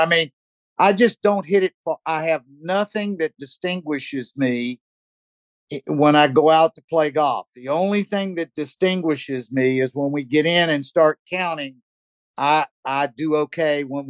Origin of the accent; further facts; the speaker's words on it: Greensboro, North Carolina, United States; also born or lived in Indiana; I was born in Indiana. She was there 2 weeks and came home. I lived in Greensboro all my life.